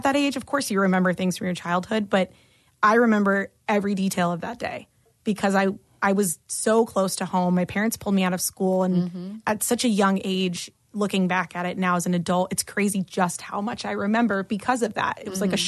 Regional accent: New York, United States; I grew up outside of New York City. My mom's from Manhattan and my dad is from Long Island.

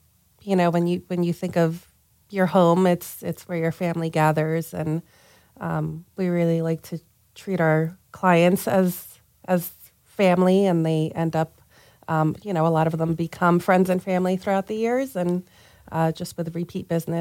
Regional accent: Queens, New York, United States; And that's where we grew up. We're originally from Queens, New York.

